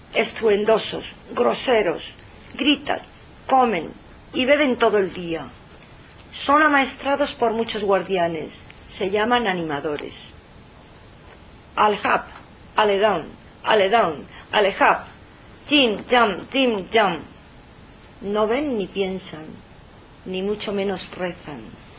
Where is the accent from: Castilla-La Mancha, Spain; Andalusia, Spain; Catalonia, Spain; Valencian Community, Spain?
Castilla-La Mancha, Spain; yo soy oriunda de La Mancha